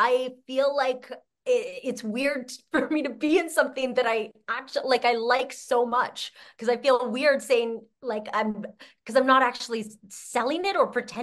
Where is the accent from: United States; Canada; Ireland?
Canada; I'm Canadian, too.